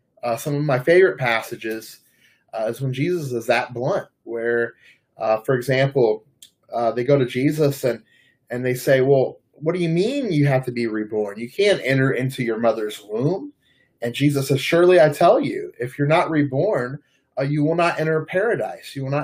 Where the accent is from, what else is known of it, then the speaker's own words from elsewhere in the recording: New Orleans, Louisiana, United States; And so I grew up in New Orleans, and one of my favorite memories was watching the horses that came down to Mardi Gras time